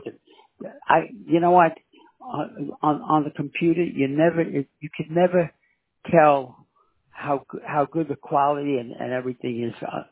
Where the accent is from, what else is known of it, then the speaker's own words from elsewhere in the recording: South Dakota, United States; Well, I come from South Dakota.